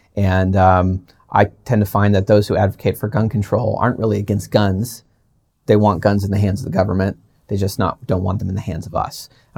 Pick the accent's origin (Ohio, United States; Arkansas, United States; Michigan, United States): Ohio, United States; So, yes, I grew up in Ohio, but my parents are originally from Maine.